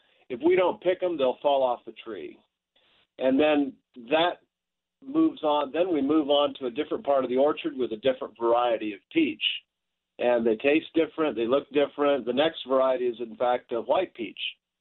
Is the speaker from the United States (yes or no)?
yes; Overland Park, Kansas, United States; So despite the fact that I grew up in Overland Park in the suburbs, I've always had a real interest in that.